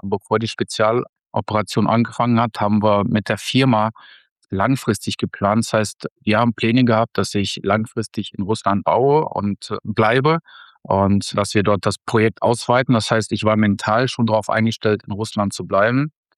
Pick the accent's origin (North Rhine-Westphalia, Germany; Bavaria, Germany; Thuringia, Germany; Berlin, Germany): North Rhine-Westphalia, Germany; now in Nizhny Novgorod, Russia; Ruhrgebiet, Düsseldorf, Dortmund.